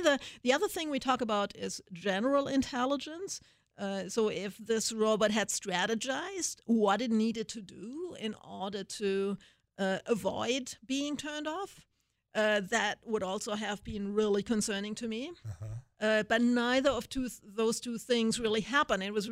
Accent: Germany; I'm from Germany, and so I always have plenty of bad examples of propaganda from the 1930s and early 40s in Germany.

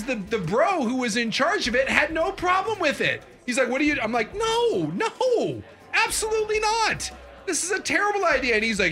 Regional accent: Alaska, United States; Growing up in Alaska, I've seen 100 different bears, and I've never gone up and high-fived one because I don't want to die.

